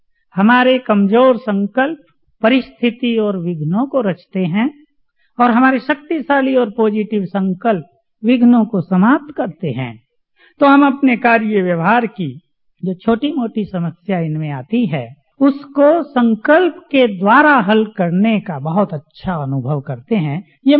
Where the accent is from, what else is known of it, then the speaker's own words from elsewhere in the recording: Muzaffarnagar, Uttar Pradesh, India; वो ऐसा एरिया है जहाँ हमारा नेटिव प्लेस है, मुजफ्फरनगर मेरठ के पास, दिल्ली के बिल्कुल नजदीक, जो बहुत क्रिमिनल है आजकल